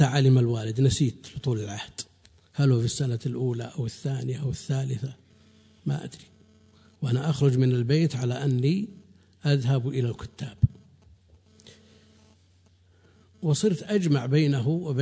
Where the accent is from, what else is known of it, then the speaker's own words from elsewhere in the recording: Buraydah, Al-Qassim, Saudi Arabia; نشأت كما ينشأ أقراني في بلدي بريدة في السنوات الأولى طفلا